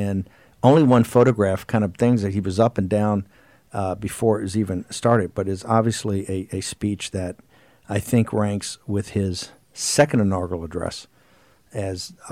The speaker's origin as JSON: {"language": "English", "region": "the South", "country": "United States", "said": "As a Southerner, they got a lot of fight and lot of grit, okay?"}